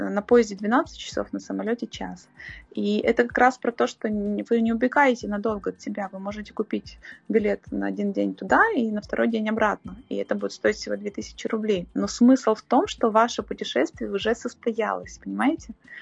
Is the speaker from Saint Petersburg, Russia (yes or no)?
no; Izhevsk, Udmurtia, Russia; Например, мой родной город Ижевск